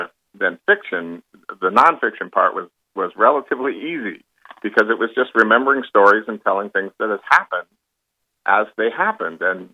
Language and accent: English; Reno, Nevada, United States; I grew up in Reno, and D.B. Cooper was a huge story in the early 70s in the Reno area